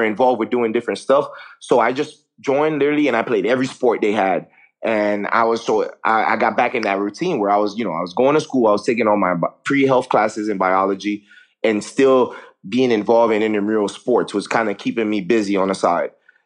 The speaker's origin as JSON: {"language": "English", "country": "Haiti", "tie": "born or raised there", "said": "when I was a kid, bro, growing up in Haiti, I had never gone to the dentist at all."}